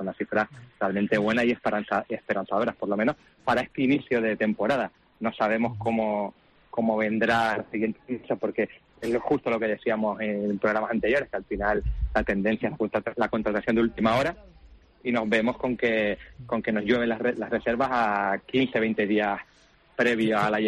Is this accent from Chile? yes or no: no; Spain; los que somos asiduos a los acueductos somos nosotros los españoles